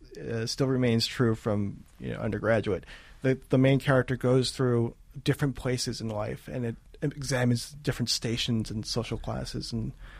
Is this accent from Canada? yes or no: no; United States; So I don't think I'm unique, because I'm Chinese American to write.